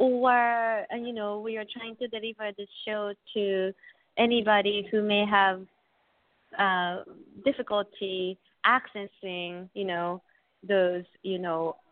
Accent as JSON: {"language": "English", "region": "Tokyo", "country": "Japan", "tie": "born or raised there", "second_language": "English", "moved": "yes", "lives_now": "United States", "said": "My father's family came from Korea to Japan, and I grew up in Japan, and my mother was from Japan, and I grew up in Tokyo, and then I came to the States a long time ago."}